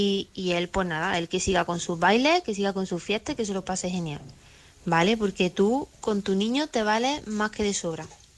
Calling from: Córdoba, Andalusia, Spain; corresponsal de Córdoba.

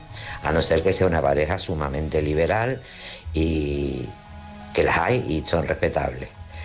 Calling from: Tenerife, Canary Islands, Spain; Hola, buenas noches

